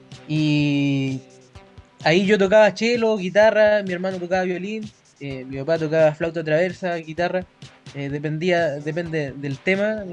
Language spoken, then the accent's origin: Spanish; Limache, Valparaíso, Chile; also born or lived in Santiago; ahora mismo vivo en Limache. Estuve un tiempo viviendo en Santiago, pero originalmente soy de Limache